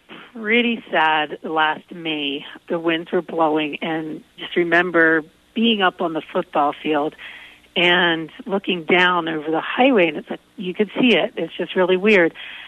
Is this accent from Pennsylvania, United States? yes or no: yes; Philadelphia, Pennsylvania, United States; now in Great Falls, United States; I grew up in Philadelphia, so that was, you know, having all the nightlife and the city and the traffic. Moving to Great Falls was a big change.